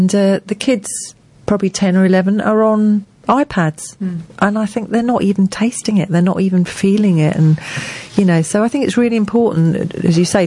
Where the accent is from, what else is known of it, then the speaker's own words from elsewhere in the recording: East of England, United Kingdom; I was from Essex.